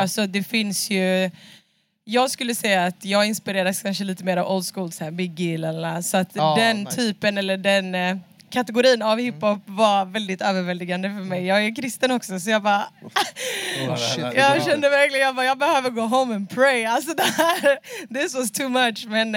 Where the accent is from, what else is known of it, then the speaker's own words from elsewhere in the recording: Brazil; jag influeras väldigt mycket av så här, latinamerikanska instrument, eftersom att jag är från Brasilien.